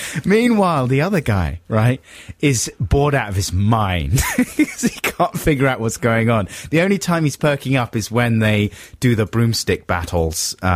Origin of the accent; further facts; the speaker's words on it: Canberra, Australian Capital Territory, Australia; Canberra.